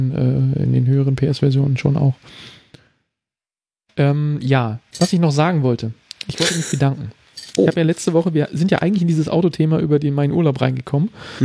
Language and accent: German; East Germany, Germany; und ich bin in der DDR aufgewachsen